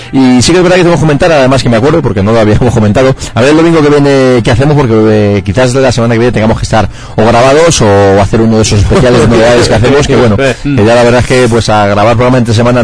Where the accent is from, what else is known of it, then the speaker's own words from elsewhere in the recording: Madrid, Community of Madrid, Spain; los que somos de aquí de Madrid